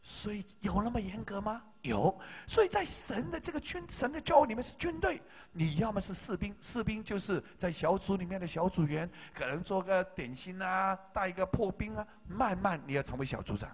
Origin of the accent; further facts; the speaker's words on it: Hong Kong; Chinese is a second language; 我没有当过兵很可惜，因为我是香港人，没机会当兵。